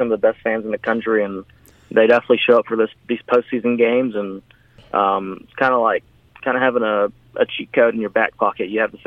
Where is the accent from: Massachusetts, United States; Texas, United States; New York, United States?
Texas, United States; Houston; this obviously I'm from Houston, and most of my family's from Houston, but I just kind of feel like this place is a home now